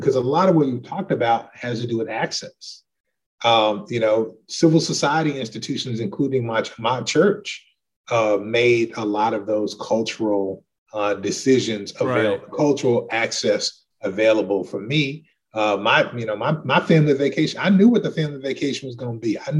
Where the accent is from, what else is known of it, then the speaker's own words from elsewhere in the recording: Texas, United States; I grew up in Texas.